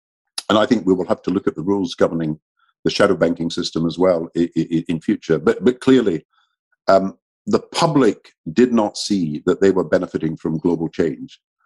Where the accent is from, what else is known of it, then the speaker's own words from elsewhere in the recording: Scotland, United Kingdom; I'm Scottish and British. I mean, we're very patriotic.